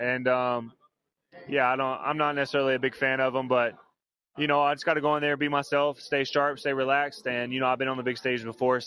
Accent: Ashland City, Tennessee, United States; and I'm from like 25 minutes outside of downtown Nashville. It's called Ashland City. It's way out in the country.

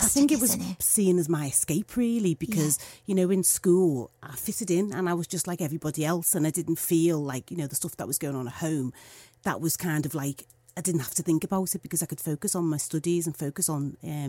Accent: Liverpool, North West England, United Kingdom; obviously I mentioned growing up in Toxteth and we were living in Toxteth and Toxteth riots happened.

